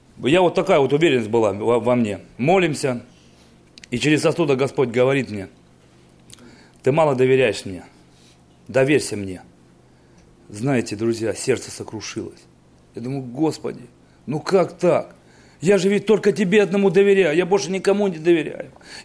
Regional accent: Rubtsovsk, Altai Krai, Russia; Но мы из Рубцовска приехали в гости.

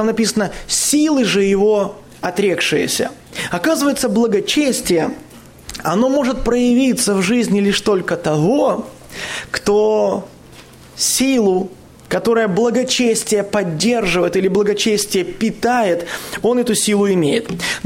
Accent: Belarus; то, откуда я, с Беларуси, у нас так это 300 километров, это уже полстраны проехал.

